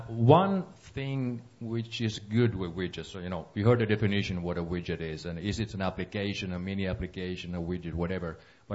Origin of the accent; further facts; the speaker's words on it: Finland; You know, I'm from Finland, let's say that I would put an ad in your handset